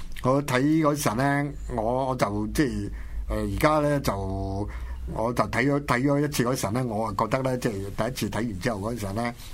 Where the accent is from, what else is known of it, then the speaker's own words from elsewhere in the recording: Hong Kong; 如果我哋香港人啊～搞电影啊